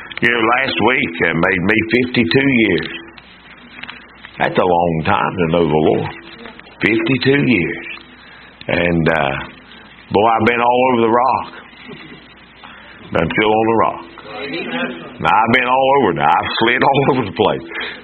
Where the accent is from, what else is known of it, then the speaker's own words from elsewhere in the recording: United States; and then I'm glad and thankful that I'm an American.